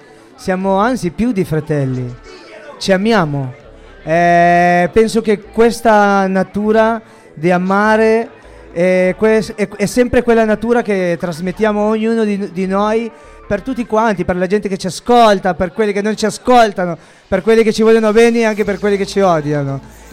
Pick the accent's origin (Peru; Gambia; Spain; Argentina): Peru; Tingo Maria, Huánuco; Italian is a second language; moved away; l'Amazzonia del mio paese. Io vengo da Tingo Maria, che è proprio l'inizio dell'Amazzonia